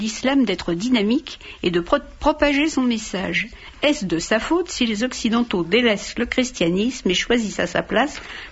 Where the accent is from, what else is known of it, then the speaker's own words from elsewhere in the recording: France; en tant que Français